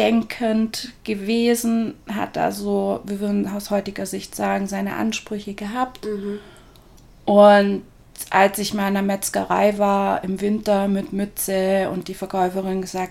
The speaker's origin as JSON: {"language": "German", "town": "Markdorf", "region": "Baden-Württemberg", "country": "Germany", "tie": "born or raised there", "also_born_or_lived": "Friedrichshafen", "said": "Und ja, ich bin Bodenseekind, bin in Markdorf groß geworden. Das war, oder es ist eine badische Stadt. Bin aber in Friedrichshafen zur Schule, bin in Friedrichshafen geboren, das heißt, das ist wieder schwäbisch."}